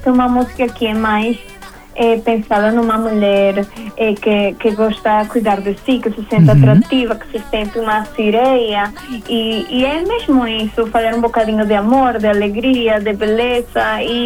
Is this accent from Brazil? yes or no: no; Venezuela; Como sou venezuelana, eu nasci num ar muito tropical